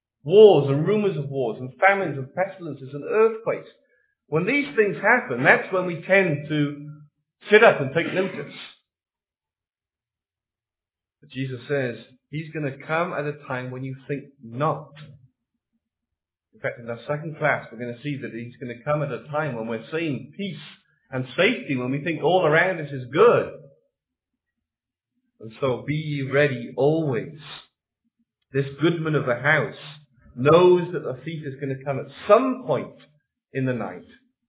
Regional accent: Wales, United Kingdom; the ecclesia I grew up in South Wales was quite different from that.

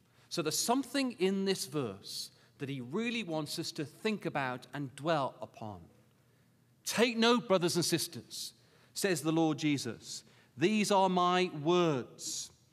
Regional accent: England, United Kingdom; Because I'm English and I want to keep friends, you're all right.

